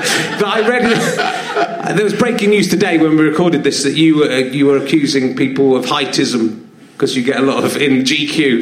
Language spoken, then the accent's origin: English; Cheddar, South West England, United Kingdom; I come from Cheddar, home of Cheddar cheese, the most famous cheese in the world.